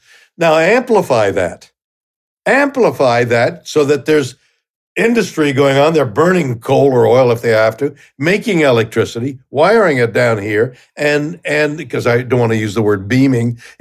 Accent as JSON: {"language": "English", "country": "Canada", "said": "both in our country, and I'm Canadian"}